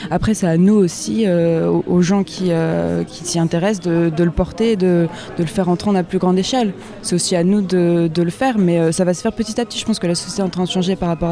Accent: Paris, Île-de-France, France; j'ai 24 ans et je suis originaire de Paris.

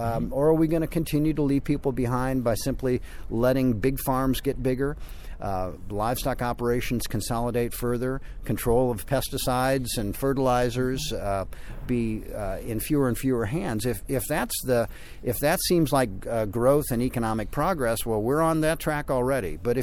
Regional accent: Midwest, United States; I'm from the Midwest myself, the economies out there have been much more diversified for a long time.

